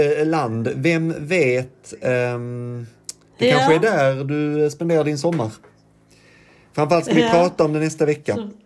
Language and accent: Swedish; Skåne, Sweden; Jag är ju från Skåne, så det kan ju vara så att jag har hört det i Skåne.